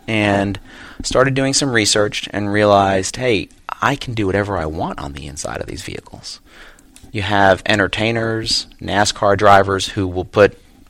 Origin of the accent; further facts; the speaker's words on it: New Jersey, United States; I grew up in the Northeast. So I grew up in New Jersey, in central New Jersey, right by Princeton University